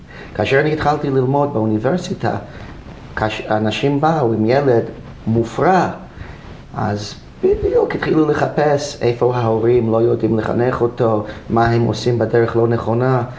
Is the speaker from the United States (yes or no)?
yes; United States; Hebrew is a second language; moved away as an adult; now in Israel; עליתי ארצה לפני 20 שנה בארצות הברית, איפה שקיבלתי את ההשכלה שלי, למדתי פסיכולוגיה שם.